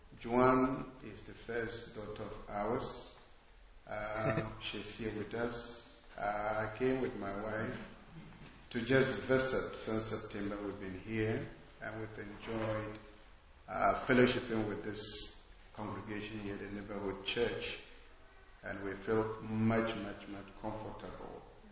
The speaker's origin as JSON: {"language": "English", "town": "Navrongo", "region": "Upper East", "country": "Ghana", "tie": "born or raised there", "said": "And so I had to be moved to my hometown, that's Navrongo. I come from Navrongo."}